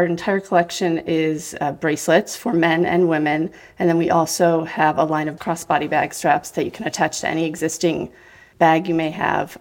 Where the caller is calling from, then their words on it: Scituate, Massachusetts, United States; I am calling in from Scituate, Massachusetts.